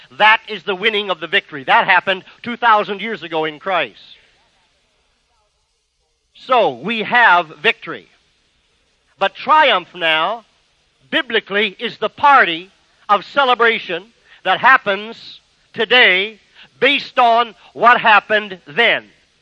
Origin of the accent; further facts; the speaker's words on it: Canada; now in United States; I'm a Canadian by the way, but I live in the United States